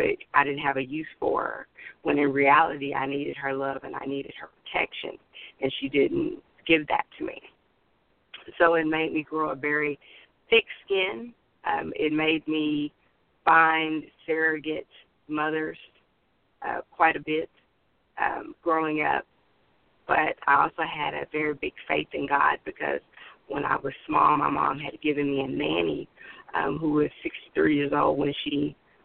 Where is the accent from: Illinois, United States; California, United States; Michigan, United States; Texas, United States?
Texas, United States; Fort Worth; I grew up in Fort Worth, Texas.